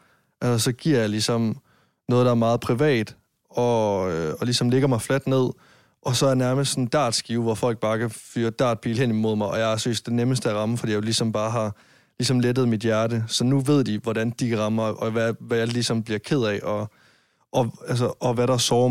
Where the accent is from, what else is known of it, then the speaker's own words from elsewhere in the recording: Varde, Region of Southern Denmark, Denmark; now in Copenhagen, Denmark; da jeg boede hjemme i Varde